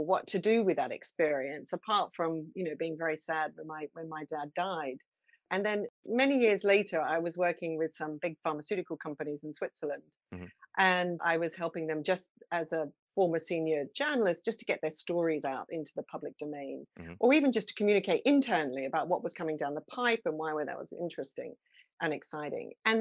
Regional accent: Australia; born there; So yes, I was born in Australia some time ago.

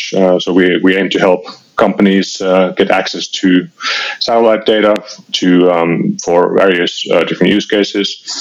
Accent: Finland; English is a second language; now in Berlin, Germany; So I'm originally from Finland. Been living in Berlin for many years

